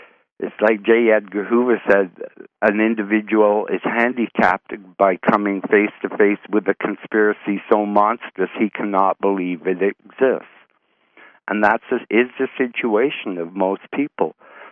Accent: Canada; I always kind of believed as a Canadian

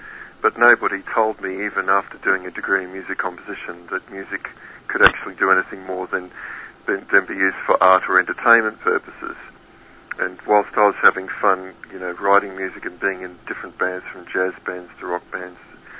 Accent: Sydney, New South Wales, Australia; I'm from Sydney, Australia, originally.

